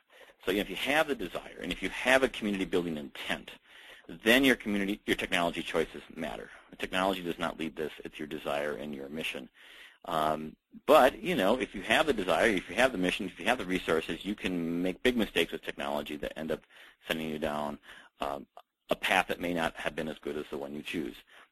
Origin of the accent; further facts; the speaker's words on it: Minneapolis, Minnesota, United States; like a citywide forum in Minneapolis where we have over 1,200 people who talk politics every day in my hometown.